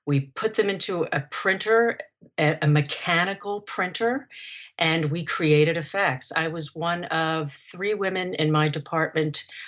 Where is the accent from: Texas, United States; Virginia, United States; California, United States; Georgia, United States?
Georgia, United States; Atlanta; My mother and I moved to Georgia in the early 70s, and I went to high school there. And I loved growing up in Atlanta. I lived in Little Five Points